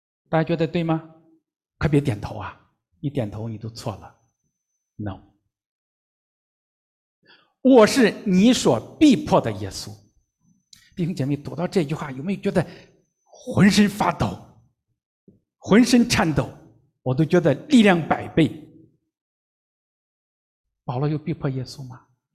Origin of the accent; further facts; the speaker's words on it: Henan, China; 尤其是在农村，我在河南长大